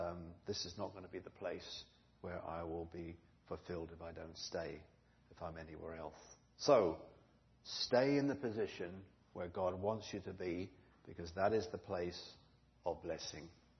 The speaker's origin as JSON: {"language": "English", "region": "England", "country": "United Kingdom", "lives_now": "Japan", "said": "We say in England, if you're in your 70s, you're young. In my hometown, if you're in your 80s, you're young."}